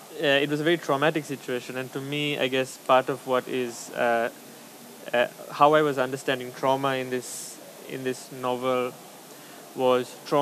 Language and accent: English; Sri Lanka; I grew up in very privileged circumstances, very far away from the war. Even though I grew up in Sri Lanka, and Sri Lanka is a small country